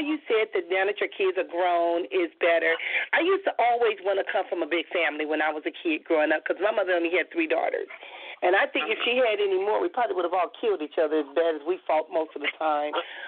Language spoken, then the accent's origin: English; Compton, California, United States; I noticed that there was a family that I grew up with in Compton, which was called the Emanuels